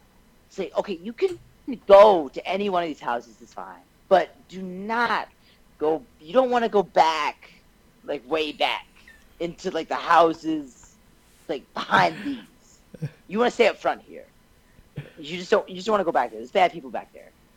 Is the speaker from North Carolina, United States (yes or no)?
no; Arkansas, United States; well, we're from Arkansas.